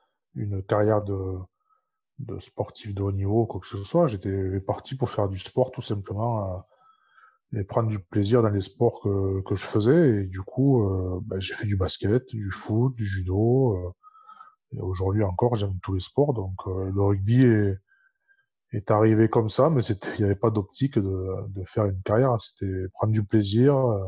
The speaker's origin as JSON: {"language": "French", "town": "Toulouse", "region": "Occitanie", "country": "France", "tie": "born there", "said": "Moi, en fait, je suis né à Toulouse"}